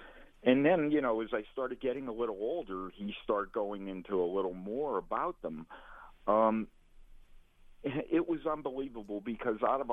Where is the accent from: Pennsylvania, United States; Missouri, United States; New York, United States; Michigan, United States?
Pennsylvania, United States; being a little bit older and growing up in Pennsylvania